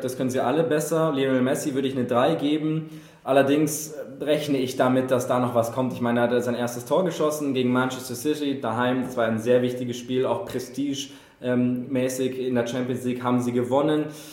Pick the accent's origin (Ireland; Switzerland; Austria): Ireland; German is a second language; Ich habe gesagt, ich bin Ire